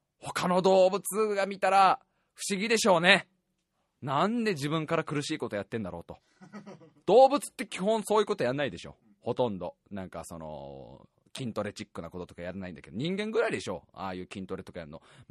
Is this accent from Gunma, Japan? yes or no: no; Saitama, Japan; 埼玉生まれ埼玉育ち